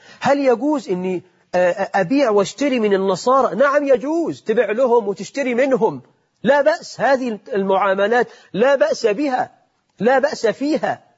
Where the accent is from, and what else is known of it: Egypt